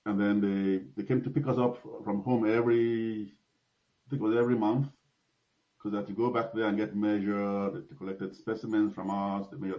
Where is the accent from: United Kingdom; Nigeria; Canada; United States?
Nigeria; I was born and raised in Nigeria, and one of my earliest experiences was being a very sickly child.